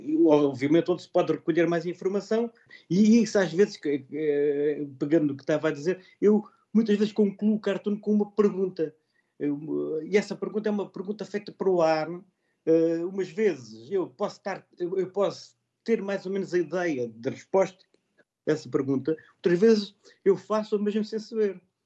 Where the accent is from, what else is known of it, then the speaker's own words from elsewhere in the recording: Alentejo, Portugal; eu estou a falar, eu sou alentejano, por exemplo, não é?